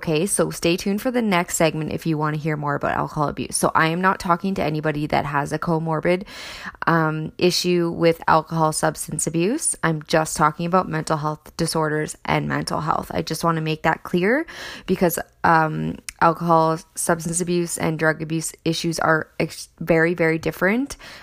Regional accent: Canada; Growing up in Canada, in North America, that's our culture. We are very much raised in that. And my family are drinkers. And that's how I was raised. I grew up in a small town.

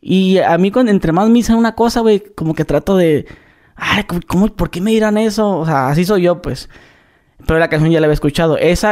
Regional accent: Mexico; el acento tal vez tenemos el mismo porque somos de México

